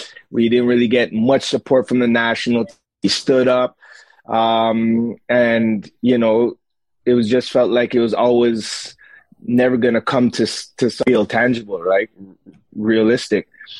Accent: Toronto, Ontario, Canada; because this is my hometown. I want it to be well represented. I didn't like, you know, playing, you know, when you're hearing other guys in leagues, like, man, Toronto, man, Field Stadium sucks.

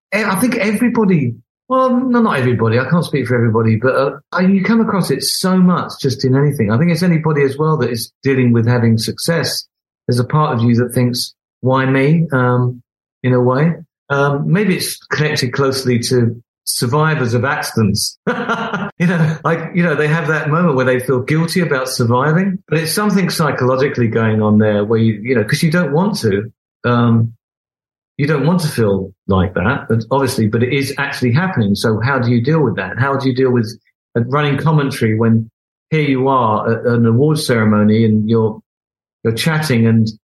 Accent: Beckenham, London, United Kingdom; You know, I'm some oik from Beckenham.

